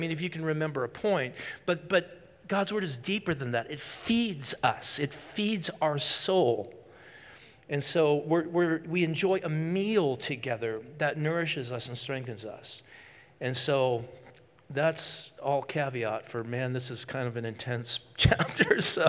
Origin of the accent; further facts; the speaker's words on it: Moose Lake, Minnesota, United States; less than the entire population of my hometown, Moose Lake, Minnesota, population 1409.